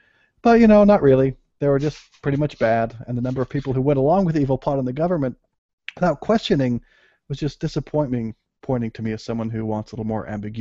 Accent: United States; me being an American, I'm like, I don't know the difference there.

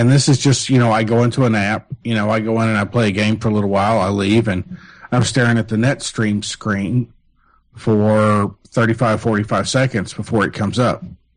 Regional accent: Toledo, Ohio, United States; I'm from Toledo and famous.

